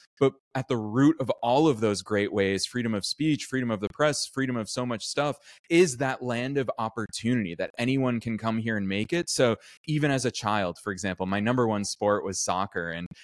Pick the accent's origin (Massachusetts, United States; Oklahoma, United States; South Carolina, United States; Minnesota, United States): Massachusetts, United States; Boston; And I think at the root of it, I'm originally from Boston.